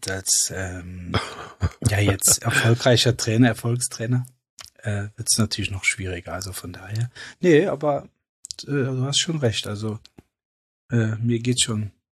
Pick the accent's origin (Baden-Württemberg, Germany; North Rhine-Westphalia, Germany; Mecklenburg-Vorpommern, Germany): North Rhine-Westphalia, Germany; Cologne; du weißt ja, ich komme aus Köln.